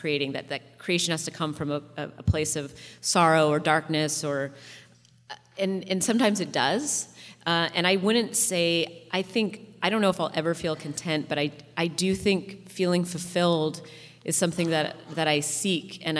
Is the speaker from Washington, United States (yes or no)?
yes; Washington, United States; I cannot leave the Northwest. I've tried many times. I grew up outside Seattle. I went to college in Washington.